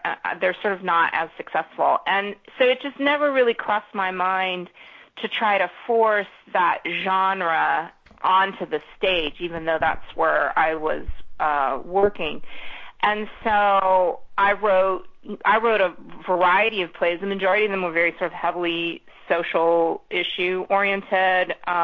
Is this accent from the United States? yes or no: yes; San Diego, California, United States; also born or lived in Bogota, Colombia; I grew up in San Diego, so I had a lot of interaction with people from Mexico